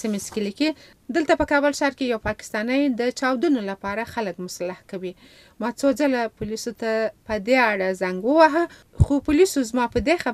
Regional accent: Afghanistan; د دولت نه د یو افغان په حیث هیله کوم چې د لیرې سیمو مکتبونو ته هم جدي پاملرنه وکړي

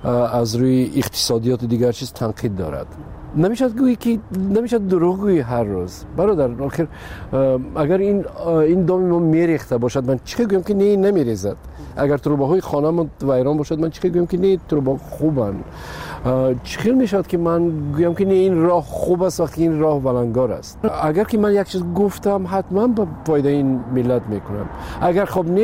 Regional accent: Tajikistan; وطنم خب پیش از همه تاجیکستان وطن است. بله، این خانه من است و مادرم اینجاست، فرزندام اینجاست.

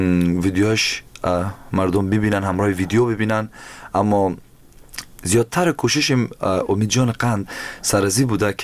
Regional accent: Afghanistan; now in Germany; بعد از دو سال دقیقا در آلمان زندگی میکنم و کمی راستی وقتی که از افغانستان بر آمدم از دوستا دور شدم

